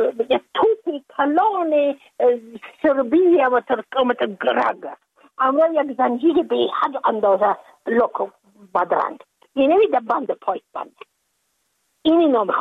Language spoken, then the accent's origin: Persian; Afghanistan; moved away as an adult; now in United States; من که از افغانستان بر آمدم من اون سال بودم 28 ساله